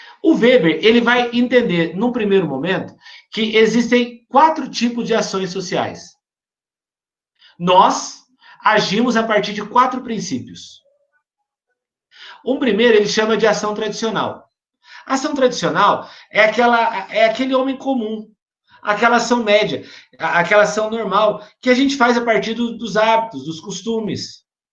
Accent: Minas Gerais, Brazil; Eu sou mineiro.

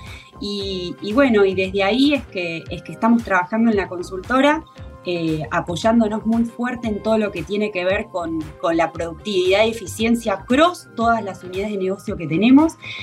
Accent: Argentina; moved away as an adult; now in Uruguay; Yo soy argentina y me vine a vivir acá a Uruguay hace 10 años

